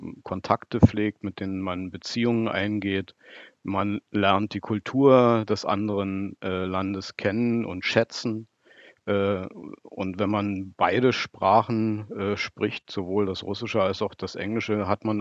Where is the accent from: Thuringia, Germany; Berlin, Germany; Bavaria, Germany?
Berlin, Germany; habe ich die ersten Jahre meines Lebens verbracht. Aufgewachsen, ja, in Gesamt-Berlin. Ich bin in der Mitte der Stadt zur Schule gegangen, habe da mein Abitur gemacht, habe an anderen Orten der Stadt Fußball spielen gelernt. Also Berlin ist im Prinzip regional die Heimat